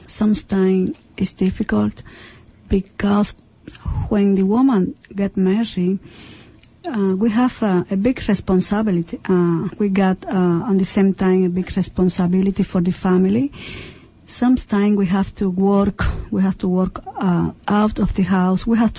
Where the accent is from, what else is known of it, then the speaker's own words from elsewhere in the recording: Cuba; now in Portland, United States; I am 43 years old. I'm from Cuba. I have been here in Portland, Oregon for 6 years.